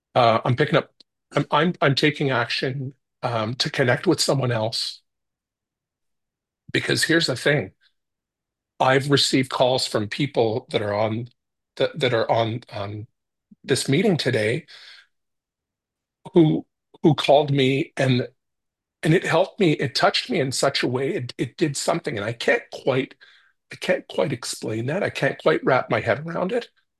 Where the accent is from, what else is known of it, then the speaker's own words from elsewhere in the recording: Canada; it's because I'm Canadian